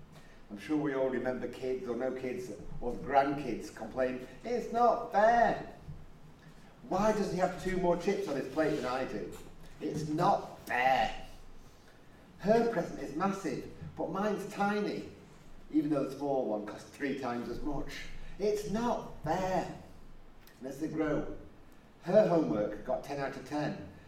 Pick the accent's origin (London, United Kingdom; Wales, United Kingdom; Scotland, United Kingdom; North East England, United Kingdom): North East England, United Kingdom; Newcastle; moved away; I'm a Geordie, why I? Can you not tell? No, neither can I. I left there a long time ago.